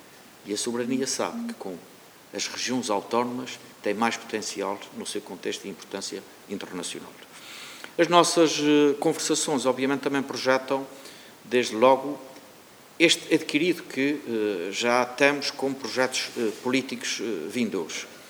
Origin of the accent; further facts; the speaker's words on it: Portugal; é também o entendimento que temos enquanto portugueses.